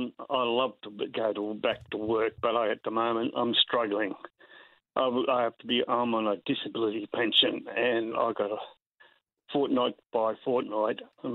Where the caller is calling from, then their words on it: Hervey Bay, Queensland, Australia; Hervey Bay, Queensland.